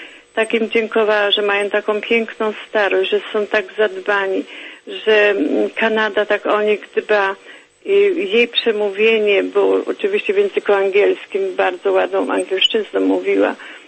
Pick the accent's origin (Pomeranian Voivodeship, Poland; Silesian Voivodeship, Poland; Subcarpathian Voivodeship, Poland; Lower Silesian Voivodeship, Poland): Subcarpathian Voivodeship, Poland; Sanok; now in Toronto, Canada; Jesteśmy z panią senator prawie, że w sąsiedztwie, bo ja pochodzę z Sanoka, jestem sanoczanką z urodzenia.